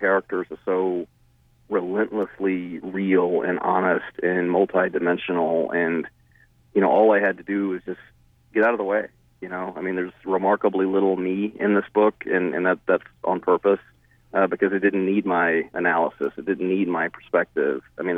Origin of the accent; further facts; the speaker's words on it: South Carolina, United States; I'm from the South, but a very different South in South Carolina.